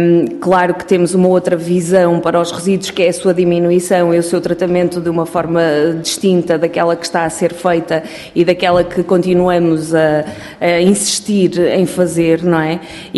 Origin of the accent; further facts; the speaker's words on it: Figueira da Foz, Coimbra, Portugal; born there; Eu nasci no Conselho da Figueira da Foz há 45 anos